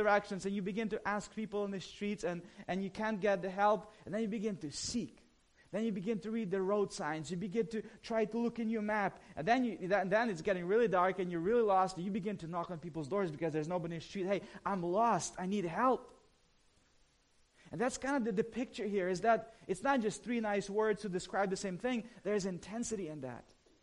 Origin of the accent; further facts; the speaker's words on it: Ukraine; I grew up in Ukraine